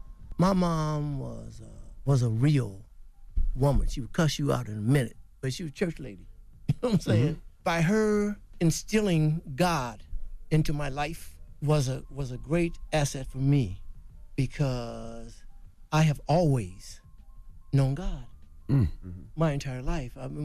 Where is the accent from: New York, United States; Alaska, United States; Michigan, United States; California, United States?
Michigan, United States; Detroit; because I grew up in the hood in Detroit, and some of my partners were gangsters.